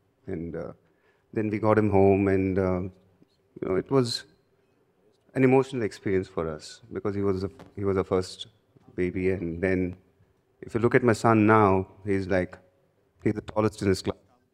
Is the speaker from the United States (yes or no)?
no; Chennai, Tamil Nadu, India; I grew up in Chennai, like I said